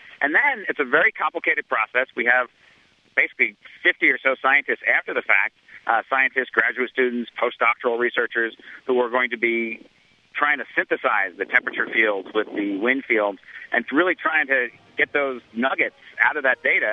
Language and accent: English; Boulder, Colorado, United States; I go out to see the mountains in my hometown of Boulder, Colorado.